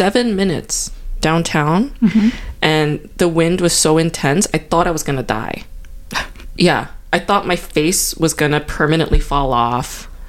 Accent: New York, United States; I grew up in New York, and New York has intense winters too, but over here, another level.

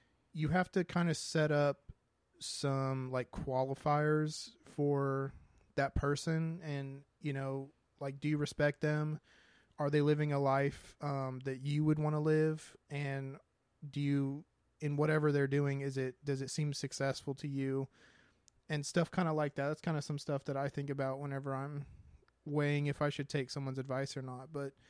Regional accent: Texas, United States; And cause we're from Texas, so that's a huge difference from there.

